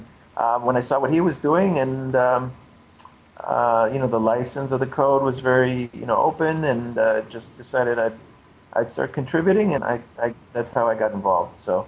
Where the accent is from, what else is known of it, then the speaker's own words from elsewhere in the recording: Chicago, Illinois, United States; moved away as an adult; now in Shenzhen, China; I'm from Chicago originally in the U.S. I came here to teach English about a decade ago, and I got hooked here, and my wife is Chinese, and I'm living here with my family.